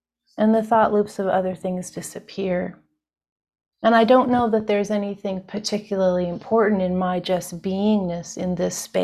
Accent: Seattle, Washington, United States; I grew up in Seattle, so, you know, may not be exactly the same now, but it's kind of gray and it's kind of wet.

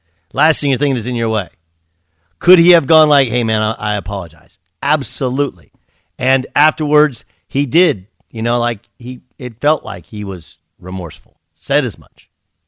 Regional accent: California, United States; This is more southern, growing up in Southern California, right?

